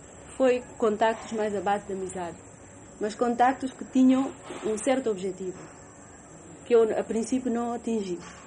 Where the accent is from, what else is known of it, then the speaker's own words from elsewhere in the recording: Bissau, Guinea-Bissau; moved away; Porque eu, quando saí aqui de Bissau, em 64, fim de 64, praticamente não